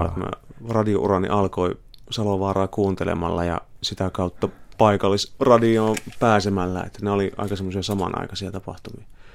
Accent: Pieksämäki, South Savo, Finland; hän oli joskus keikalla Pieksämäellä, mistä olen kotoisin

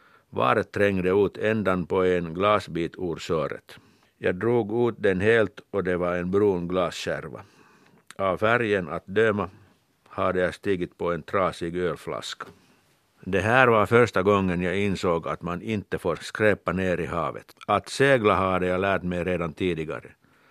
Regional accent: Kirkkonummi, Uusimaa, Finland; Jag har vuxit upp vid Finska vikens kust i Kyrkslätt.

